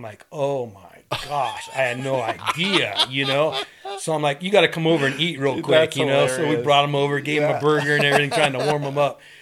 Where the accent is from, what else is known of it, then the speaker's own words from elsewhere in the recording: United States; When people ask me, well, what party are you with? I'm an American.